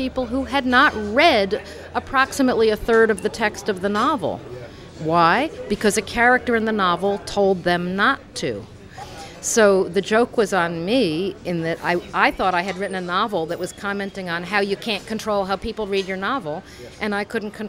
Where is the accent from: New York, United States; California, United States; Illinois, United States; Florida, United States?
New York, United States; Forest Hills Gardens; I grew up in Forest Hills Gardens, surrounded by people with numbers on their arms and accents.